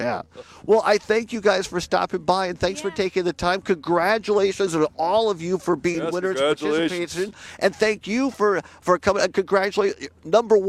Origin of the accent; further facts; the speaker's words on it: Richland Center, Wisconsin, United States; I'm from Richland Center, but I came up from Madison.